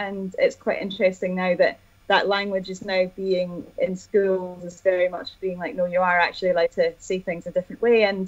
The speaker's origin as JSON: {"language": "English", "town": "Edinburgh", "region": "Scotland", "country": "United Kingdom", "said": "because I'm from Edinburgh and have used \"you can\" a few times."}